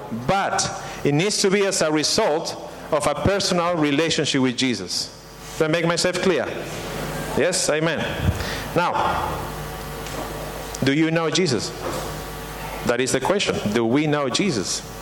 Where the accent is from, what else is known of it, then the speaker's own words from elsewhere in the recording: Lima, Peru; As you know, I come from Peru. I come from a town called Lima. Very crowded, it's very corrupted.